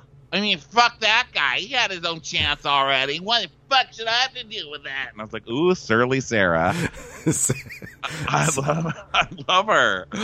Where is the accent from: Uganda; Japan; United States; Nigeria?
Japan; I'm from Japan